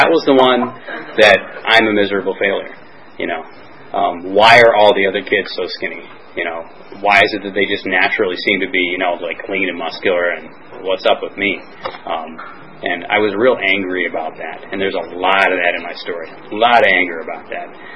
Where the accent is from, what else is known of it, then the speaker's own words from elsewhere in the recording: Chicago, Illinois, United States; also born or lived in Flint, United States; I was born in Flint, Michigan. That's where I'm from, and my family moved to Chicago when I was pretty young, about two or three or something. So most of my life, I grew up in Chicago.